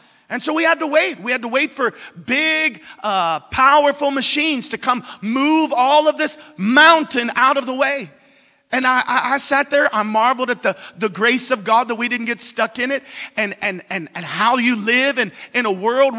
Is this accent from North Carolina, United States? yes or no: no; Florida, United States; also born or lived in Missouri; And, you know, growing up in Florida, I'm used to hurricanes.